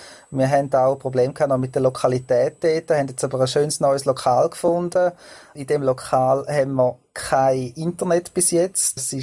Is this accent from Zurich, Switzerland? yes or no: no; Zug, Switzerland; Ich komme aus dem Kanton Zug